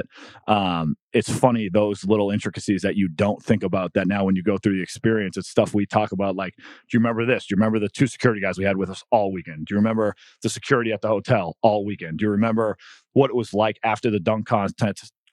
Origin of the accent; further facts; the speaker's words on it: Arlington, Massachusetts, United States; Like, we grew up in Arlington, Massachusetts. We grew up with no ties to pro sports